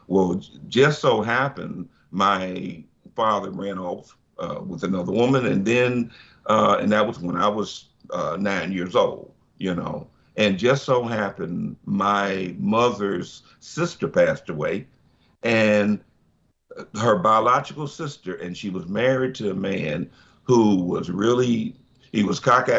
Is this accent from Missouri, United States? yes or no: yes; Missouri, United States; and because I'm from Missouri, which is a red state